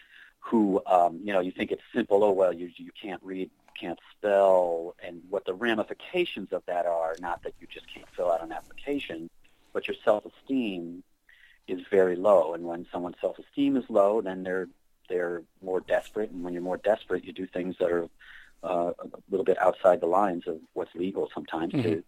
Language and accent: English; Wethersfield, Connecticut, United States; now in New York City, United States; I was born in Hartford, Connecticut, raised in a suburb of Wethersfield, Connecticut, had a very typical white American suburban background growing up.